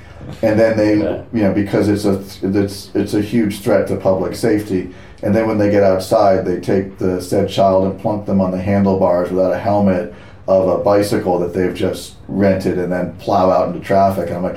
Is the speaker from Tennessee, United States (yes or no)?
no; New Hampshire, United States; I grew up in New Hampshire.